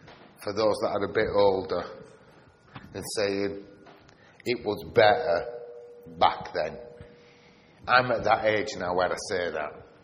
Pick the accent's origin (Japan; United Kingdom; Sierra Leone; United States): United Kingdom; Bradford, Yorkshire and the Humber; I'm from Bradford.